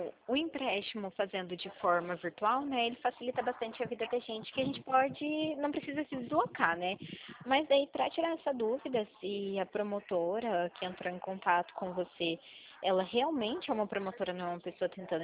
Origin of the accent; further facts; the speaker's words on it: Arapongas, Paraná, Brazil; Eu sou daqui de Arapongas, Paraná.